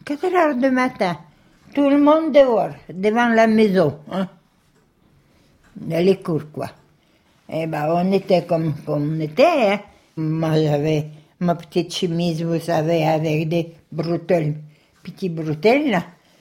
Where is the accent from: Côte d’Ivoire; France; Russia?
Russia; French is a second language; Si j'avais dit que je suis russe et puis tout ça, bah, bien sûr, on m'a ramené dans les camps russes.